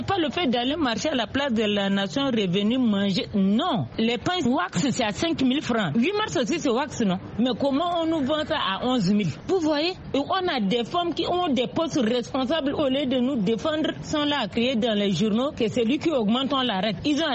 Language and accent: French; Moundou, Logone Occidental, Chad; born there; Je suis née le 16-8-1986 à Mundu, de père et mère Ngambaye.